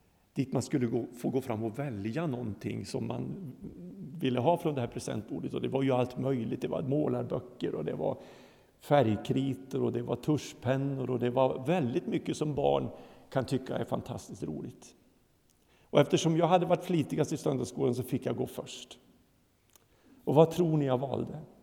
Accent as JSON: {"language": "Swedish", "region": "Lapland", "country": "Sweden", "tie": "born or raised there", "said": "i den lilla by där jag växte upp i Lappland."}